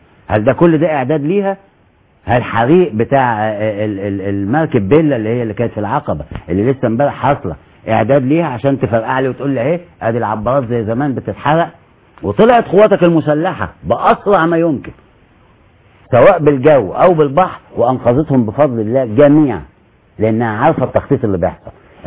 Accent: Egypt; انا راجل مصري عربي مسلم، دي هويتي المعروفه

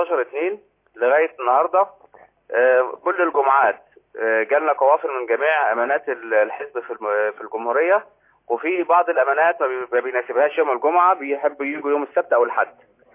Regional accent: Port Said, Port Said Governorate, Egypt; لان احنا من بورسعيد وشايفين المعاناه او الركود التجاري اللي موجود

